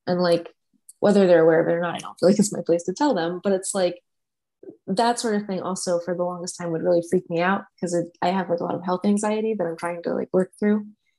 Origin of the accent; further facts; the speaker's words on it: Ireland; Yeah, I'm from Ireland, and I don't know too much about the ancestry behind everything